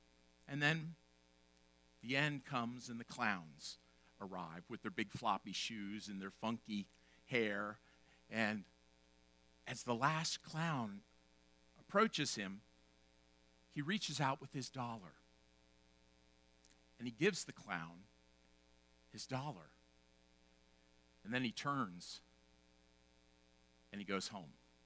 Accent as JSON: {"language": "English", "town": "Harrisburg", "region": "Pennsylvania", "country": "United States", "tie": "born or raised there", "said": "Now, I grew up here in Harrisburg, in the Harrisburg area"}